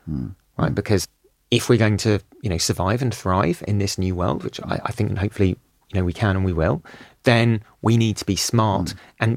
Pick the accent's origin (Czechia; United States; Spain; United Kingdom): United Kingdom; Finchley, London; Like, I grew up in North London. It was very pleasant, ultimately. I grew up in Finchley. It was nice.